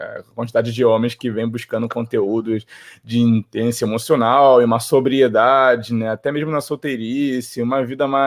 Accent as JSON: {"language": "Portuguese", "region": "Rio de Janeiro", "country": "Brazil", "said": "Eu sou do Rio de Janeiro, né? Da periferia do Rio de Janeiro."}